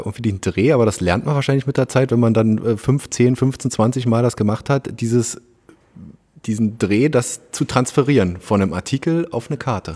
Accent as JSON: {"language": "German", "region": "Berlin", "country": "Germany", "tie": "born there", "said": "ich bin gebürtiger Berliner"}